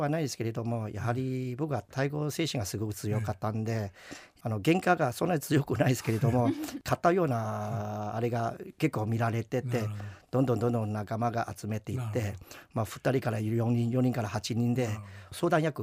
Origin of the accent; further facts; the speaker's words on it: Perak, Malaysia; Japanese is a second language; マレー半島のクアラルンプールの北の方にある、うん、あのペラ州ですね。